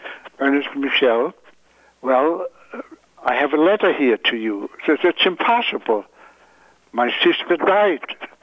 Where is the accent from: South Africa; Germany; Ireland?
Germany; Mannheim, Baden-Württemberg; the American lieutenant with whom I worked in Mannheim, which is my hometown